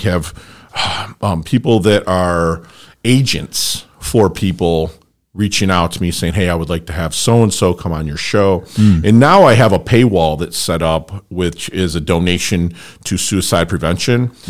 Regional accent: Detroit, Michigan, United States; now in Florida, United States; You know, because I grew up in Detroit.

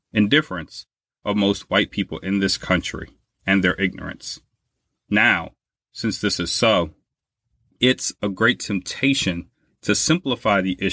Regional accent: Louisiana, United States; in my home state of Louisiana

